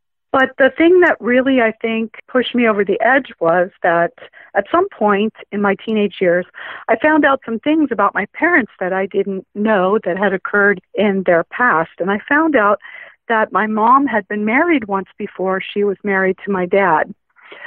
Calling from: California, United States; I'm calling from California, and I'm a relative new listener.

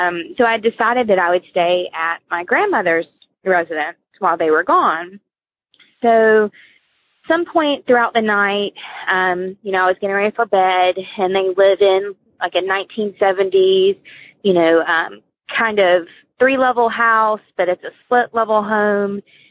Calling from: Georgia, United States; I'm calling from Georgia.

